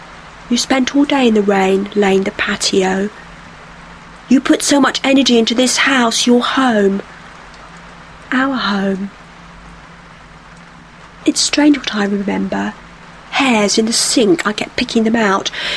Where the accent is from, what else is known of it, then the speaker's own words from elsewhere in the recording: Bristol, South West England, United Kingdom; it's about my hometown, Bristol.